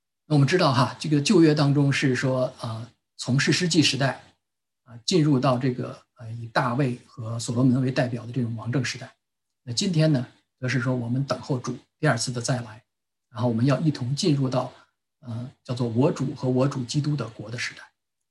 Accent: China; 所以我们中国人才说嘛，这个宁为太平狗，不做乱世

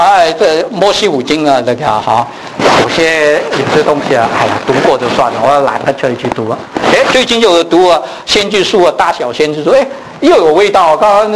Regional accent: Hong Kong; 我是一个香港人，香港仔，钱钱钱

